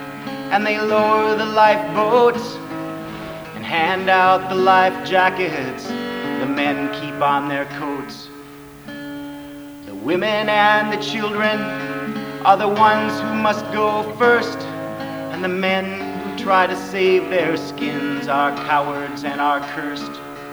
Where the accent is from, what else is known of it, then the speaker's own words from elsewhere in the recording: Fremont, California, United States; I grew up in Fremont, California, mostly.